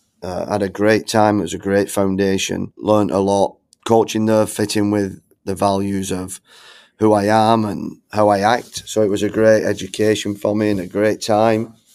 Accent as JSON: {"language": "English", "town": "Bolton", "region": "North West England", "country": "United Kingdom", "moved": "as an adult", "lives_now": "United States", "said": "I'm from Bolton in England. Moved to the US in 2003."}